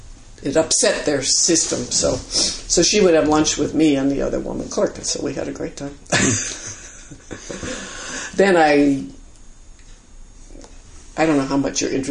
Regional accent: Palo Alto, California, United States; moved away as an adult; I grew up in California, in Palo Alto, where my family had Stanford relationships, and so I rebelled and went to college in the East at Wellesley, and more or less have stayed in the East since then.

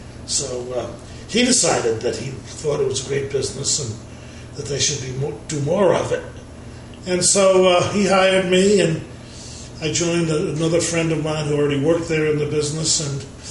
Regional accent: Flushing, New York, United States; now in Manhasset, United States; I was born in New York City, actually, in Flushing, Long Island, and lived there for a long time.

